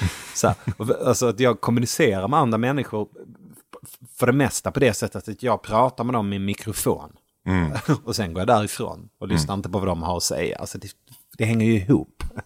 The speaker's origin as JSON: {"language": "Swedish", "town": "Malmö", "region": "Skåne", "country": "Sweden", "tie": "born or raised there", "also_born_or_lived": "Sunne", "moved": "as an adult", "said": "Och så växte jag upp i Malmö. När jag var 20 så träffade jag mitt ex och så flyttade vi till Värmland där hon kom ifrån"}